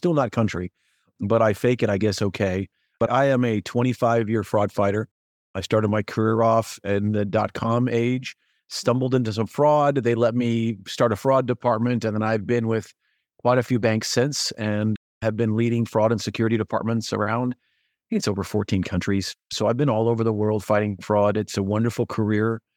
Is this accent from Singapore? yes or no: yes; Singapore; also born or lived in Japan; Cause I've been so city my whole life growing up in Singapore and Japan.